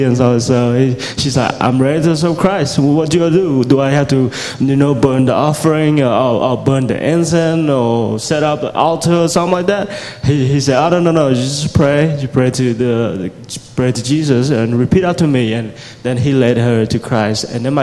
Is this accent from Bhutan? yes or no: no; Siem Reap, Cambodia; Siem Reap is my hometown, and one of the villages that we are ministering to is my hometown.